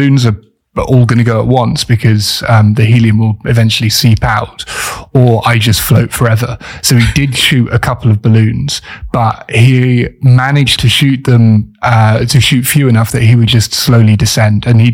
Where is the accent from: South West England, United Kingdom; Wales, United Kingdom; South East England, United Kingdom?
South West England, United Kingdom; it's probably because I'm posh and from the West Country